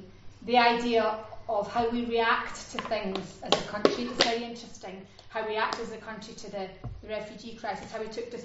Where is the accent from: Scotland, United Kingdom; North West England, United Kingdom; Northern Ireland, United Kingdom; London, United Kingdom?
Scotland, United Kingdom; Glasgow; you know, where are you from? From Glasgow. No, but where are you really from? Happens all of the time. And then you keep saying, I'm from Scotland.